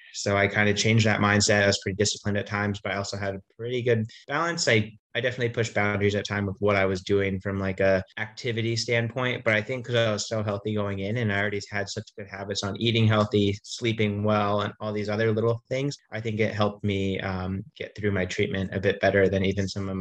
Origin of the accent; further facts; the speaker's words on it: Geneva, Illinois, United States; now in Colorado Springs, United States; Professional triathlete, and I grew up in Geneva, Illinois, but now I base in Colorado Springs, Colorado.